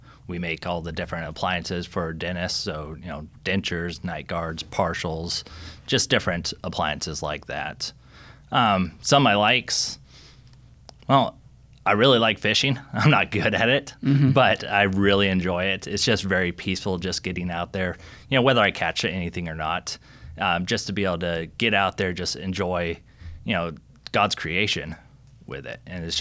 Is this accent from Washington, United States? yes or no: yes; Washington, United States; also born or lived in Memphis / Southern California; And so, I was born in Memphis, but then he got stationed into Southern California, and we were there for about 4 years, and then transferred up to Washington State. Well, pretty much just grew up the rest of the time there.